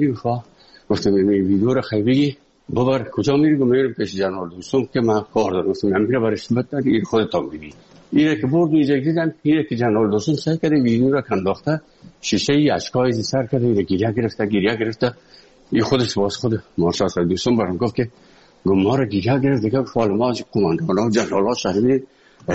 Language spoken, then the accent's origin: Persian; Afghanistan; now in Moscow, Russia; از افغانستان برامدیم آمدیم سه مسکو 4 سال مسکو